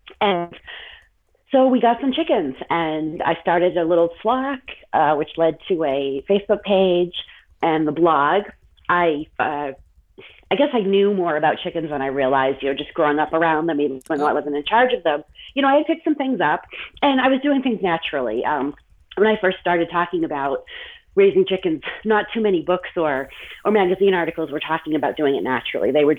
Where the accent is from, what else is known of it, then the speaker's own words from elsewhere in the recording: New England, United States; Okay, well, I grew up in New England, across the street from my grandparents' chicken farm.